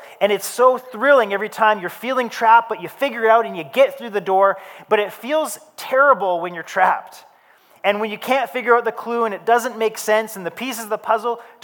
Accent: Victoria, British Columbia, Canada; Growing up in Victoria on Vancouver Island, we were always warned that one day the big one would come.

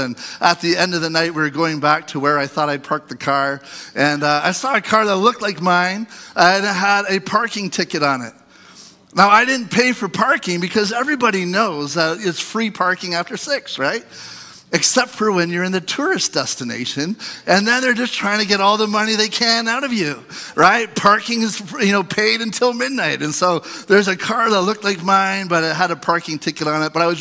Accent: Ontario, Canada; And as you know, I grew up in Ontario.

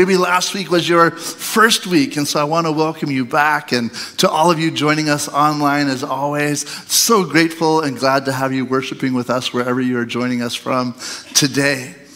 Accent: Ontario, Canada; And as you know, I grew up in Ontario.

